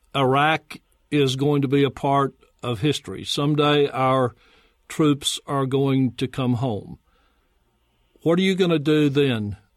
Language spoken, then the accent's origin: English; Louisiana, United States; things are really heating up this week in the state of Louisiana. As you may recall, that is my home state.